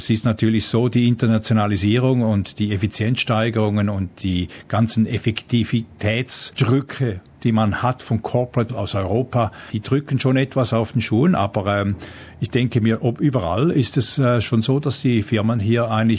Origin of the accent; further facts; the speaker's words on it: Kreuzlingen, Thurgau, Switzerland; also born or lived in Konstanz, Germany; now in Australia; Ja, ich bin im Bodenseegebiet, in Kreuzlingen aufgewachsen. Also ich bin sehr wohl etwas auch halb Deutscher.